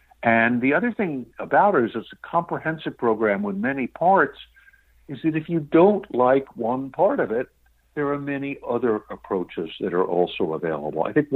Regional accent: New York City, New York, United States; born or raised there

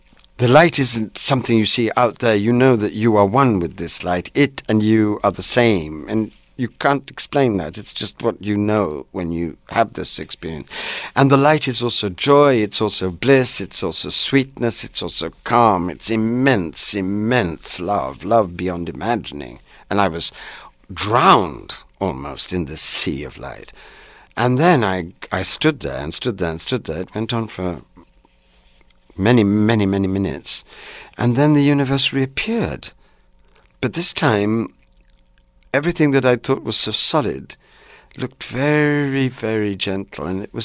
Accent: India; born there; I was born in India.

